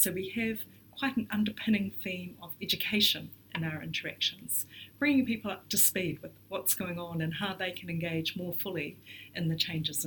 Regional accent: New Zealand; I come from New Zealand.

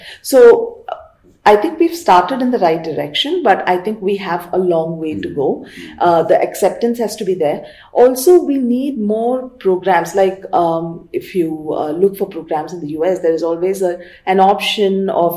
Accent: Chennai, Tamil Nadu, India; Okay, so I grew up in the south. I'm from Chennai.

